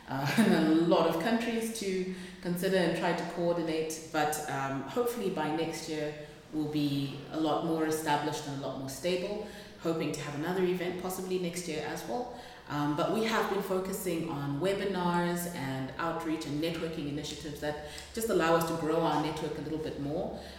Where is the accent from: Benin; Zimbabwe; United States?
Zimbabwe; I come from Zimbabwe. I'm 32 years old.